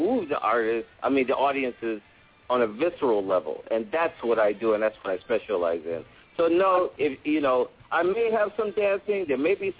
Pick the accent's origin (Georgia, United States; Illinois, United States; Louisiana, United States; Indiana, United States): Illinois, United States; Chicago; I'm born and raised in Chicago, but I'm a West Coast boy.